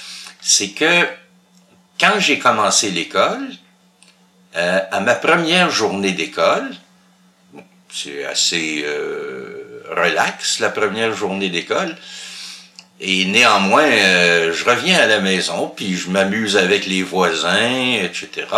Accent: Laval, Quebec, Canada; also born or lived in Montreal; l'hôpital où je suis né était à Montréal. Mais 3-4 jours plus tard, j'ai été rapatrié à Sainte-Rose, au nord de l'île de Laval. Et j'ai vécu là jusqu'à 19 ans. Et c'était une très ancienne maison, construite en 1799.

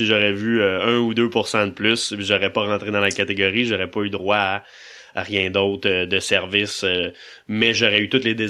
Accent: Saint-Jérôme, Quebec, Canada; born there; Moi, je suis né dans les Laurentides, dans le coin de Saint-Jérôme.

